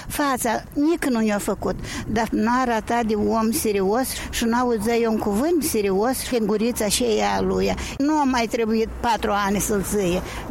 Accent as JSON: {"language": "Romanian", "country": "Moldova", "said": "la noi în Moldova nu sunt moldoveni cu inimă și cu durere"}